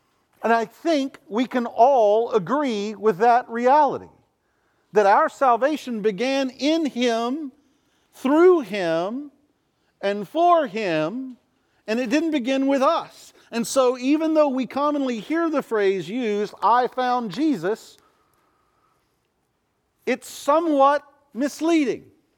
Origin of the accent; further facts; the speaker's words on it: Texas, United States; I grew up in East Texas where I-20 and Highway 59 meet.